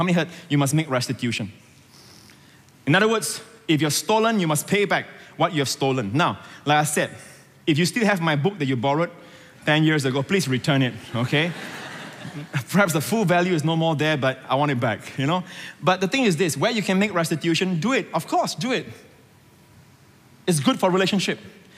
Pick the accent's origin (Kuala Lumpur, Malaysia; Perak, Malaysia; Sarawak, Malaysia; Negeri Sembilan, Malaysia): Perak, Malaysia; also born or lived in Singapore; I lived for 8 years of my childhood in Malaysia, in Perak. And last year, I went back to my hometown where I grew up, and I looked for that provision shop.